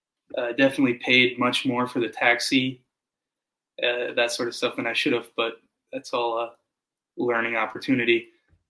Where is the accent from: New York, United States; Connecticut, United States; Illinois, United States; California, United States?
Connecticut, United States; No, I came from Connecticut.